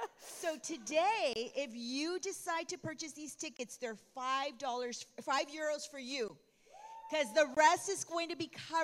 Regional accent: Texas, United States; I'm actually from Texas, just like Pastor Jennifer.

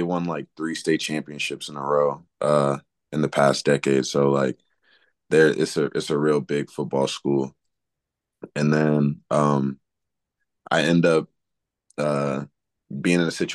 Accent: Cincinnati, Ohio, United States; because I'm from Cincinnati, and then going all the way down to Louisiana with no one

